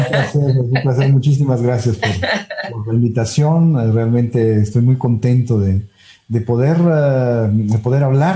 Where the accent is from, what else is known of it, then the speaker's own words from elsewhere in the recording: Chetumal, Quintana Roo, Mexico; also born or lived in Puebla / Mexico City; mi papá era médico veterinario y yo nací en Chetumal, después por cuestiones de trabajo se movió al norte del país, después estuvieron en Puebla, en la Ciudad de México. Y de allí nos regresamos a Quintana Roo.